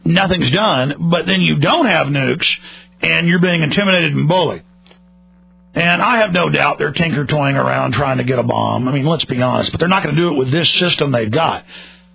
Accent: United States; Folks, I'm an American.

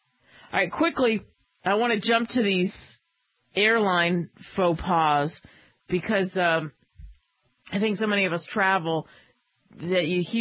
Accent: United States; And it's so infuriating because to me, as an American, hey, the pictures are clear.

